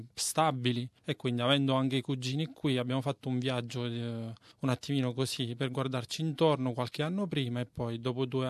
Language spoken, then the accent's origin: Italian; Acireale, Sicily, Italy; now in Australia; Io vengo dalla Sicilia, da Cireale, una piccola cittadina in provincia di Catania.